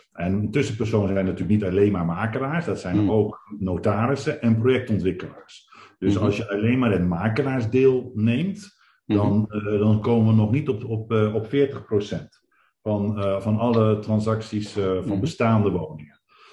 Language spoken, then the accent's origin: Dutch; Netherlands; Nou ja, wij als Nederlanders zijn dat inderdaad niet gewend.